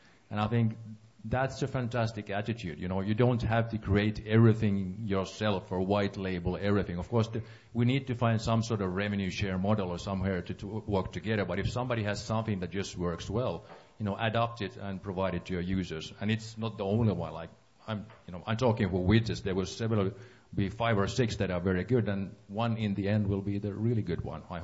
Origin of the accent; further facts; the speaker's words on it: Finland; You know, I'm from Finland, let's say that I would put an ad in your handset